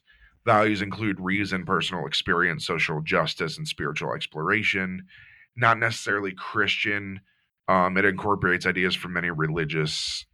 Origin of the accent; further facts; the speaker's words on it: Florida, United States; I'm from Florida.